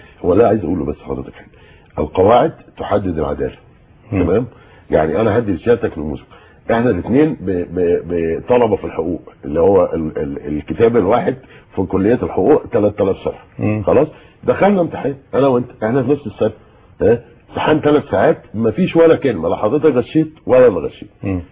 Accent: Egypt

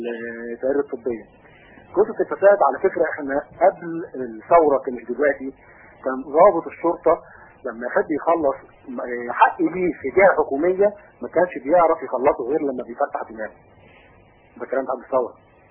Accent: Egypt; عندنا في مصر

